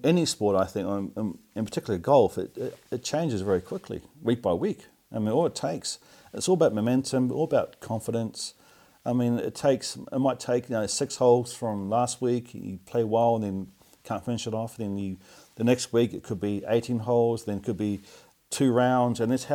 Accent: New Zealand; when I grew up playing back in New Zealand

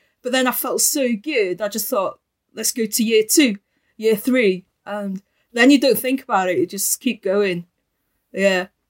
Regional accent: Wales, United Kingdom; first language Welsh; English is a second language; I'm Welsh first language.

